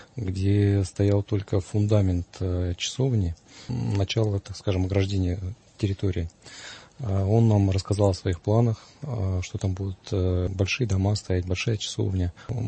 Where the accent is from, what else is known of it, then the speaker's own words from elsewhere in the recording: Zabaykalsky Krai, Russia; Нет, я из Забайкалья родом.